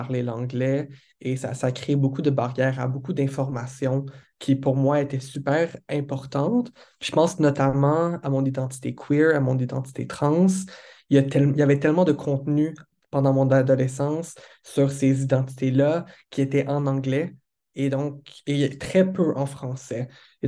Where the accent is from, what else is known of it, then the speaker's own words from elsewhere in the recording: Quebec City, Quebec, Canada; j'ai grandi au Québec, donc j'ai grandi à la ville de Québec précisément, et c'est une ville très francophone, très peu anglophone, et ma famille avec laquelle j'ai grandi ne parlait aucunement l'anglais, zéro, nada